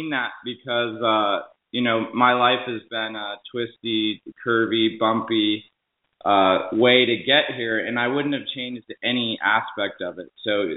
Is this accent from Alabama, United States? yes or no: no; Colorado, United States; moved away; originally I'm from Colorado. I've lived in Westchester area for, I think, 13 years now.